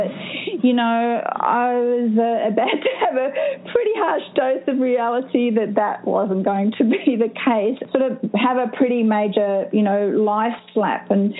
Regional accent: Australia; you know, I am Australian, as you mentioned, so if I start talking too fast, please tell me to slow down.

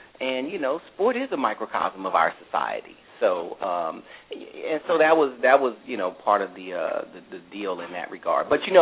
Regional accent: St. Louis, Missouri, United States; I'm from North St. Louis, and so St. Louis, like many cities, pretty racially segregated

